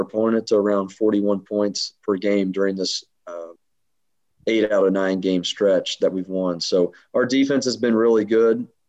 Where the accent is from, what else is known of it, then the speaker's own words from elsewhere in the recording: Illinois, United States; I'm not from St. Louis. I'm from the Illinois side, you know, grew up not too far away